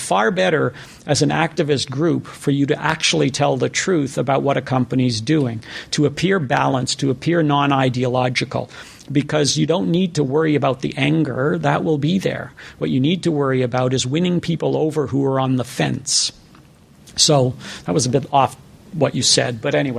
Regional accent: Toronto, Ontario, Canada; And it was in Vancouver, and I'm from Toronto, and I flew out there

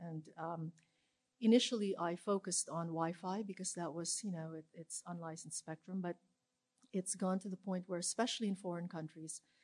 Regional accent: Amsterdam, North Holland, Netherlands; English is a second language; I'm from Amsterdam. But I spent a lot of time in San Francisco.

